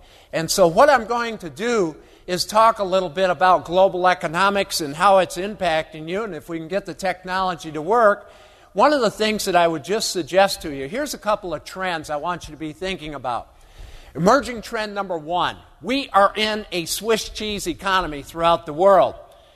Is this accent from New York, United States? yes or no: yes; New York, United States; And I'm originally from upstate New York, grew up about 60 miles north of Syracuse, New York.